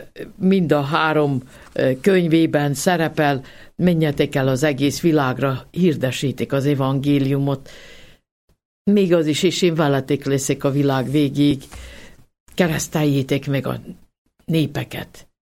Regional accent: Mohol, Vojvodina, Serbia; born there; Az igaz, hogy nem olyan túl megtisztelő névén szerepel az én szülőfalumban, ugyanis most merem idézni a moholi kifejezést

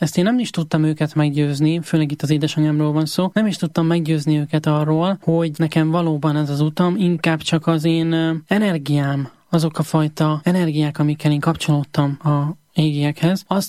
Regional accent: Nyírbátor, Szabolcs-Szatmár-Bereg, Hungary; born there; Én Nyírbátorban születtem, nagy református egyházközösség

